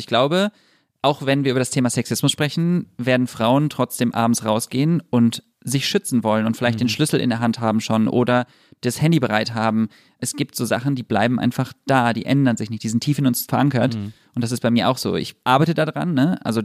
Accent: Düsseldorf, North Rhine-Westphalia, Germany; Ich bin in Düsseldorf aufgewachsen.

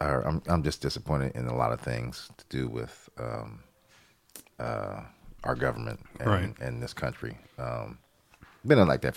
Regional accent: United States; I'm a black man growing up in America. It brings back a lot of bad memories for me.

